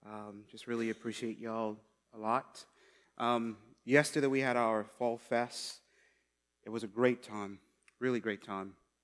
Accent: St. Lucia; I know I'm from St. Lucia, black. I have a white old grandmother.

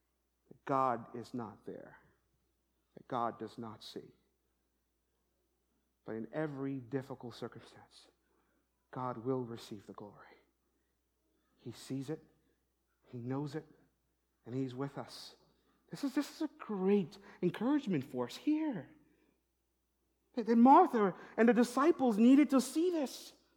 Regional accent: St. Lucia; I grew up in St. Lucia, and my grandmother, I was raised by my grandparents

